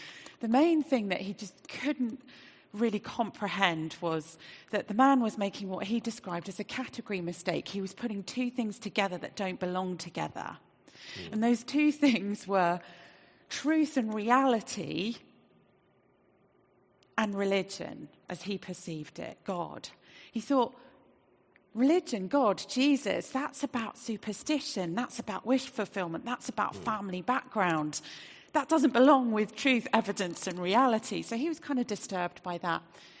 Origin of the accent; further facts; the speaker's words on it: Australia; born there; Well, I was born in Australia to parents who didn't have any faith at all.